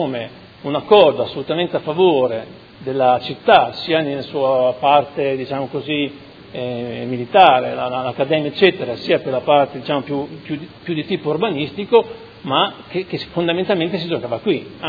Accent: Modena, Emilia-Romagna, Italy; che io faccio anche fatica a dirlo da modenese perché siamo abituati a dire il contrario

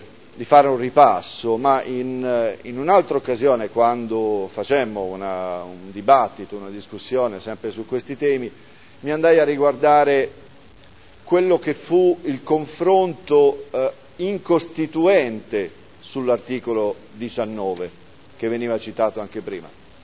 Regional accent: Santa Maria di Leuca, Apulia, Italy; io, che sono nato ai pressi di Santa Maria di Leuca, che da piccolo frequentavo la parrocchia del mio paese

